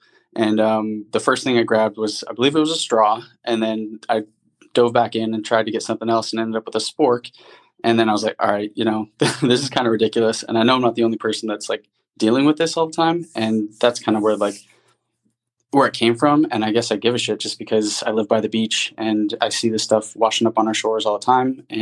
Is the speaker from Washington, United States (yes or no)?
no; Rocklin, California, United States; So I grew up in Northern California, a town called Rockland between Sacramento and Tahoe.